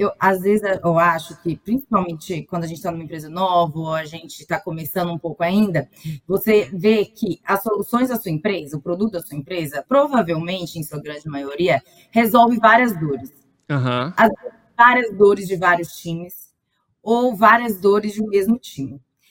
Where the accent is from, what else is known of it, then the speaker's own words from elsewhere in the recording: Minas Gerais, Brazil; eu sou de Minas Gerais.